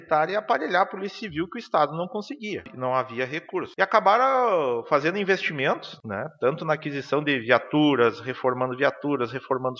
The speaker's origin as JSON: {"language": "Portuguese", "town": "Monte Alegre dos Campos", "region": "Rio Grande do Sul", "country": "Brazil", "tie": "born or raised there", "said": "90% da minha origem genética, da minha família, ela é natural aqui de Monte Alegre dos Campos. Ou como diz a minha mãe, eu sou lá do Pinheiro Grosso."}